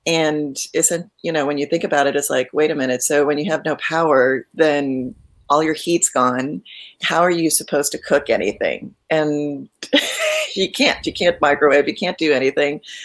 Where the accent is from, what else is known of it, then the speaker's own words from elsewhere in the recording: Corpus Christi, Texas, United States; now in Austin, United States; And I'm actually originally from Corpus, so I know where you're talking about in Port A. So we used to hang out there all the time growing up.